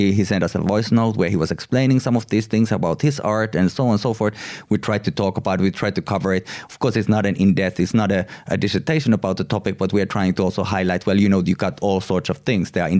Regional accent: Finland; I never really talked a lot about the fact that I am from Finland, but of course I am from somewhere.

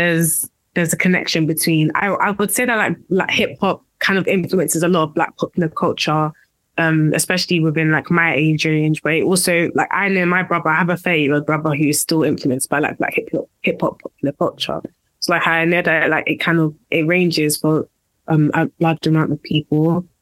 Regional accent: London, United Kingdom; I grew up in East London. I'm from Hackney.

